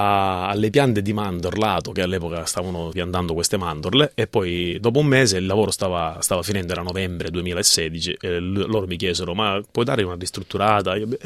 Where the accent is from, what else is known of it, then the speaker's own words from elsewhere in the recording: Libertini, Sicily, Italy; moved away as an adult; now in Australia; Vengo da Libertini, una frazione di Ramacca, provincia di Catania, però sì, limitrofe alla provincia di Enna.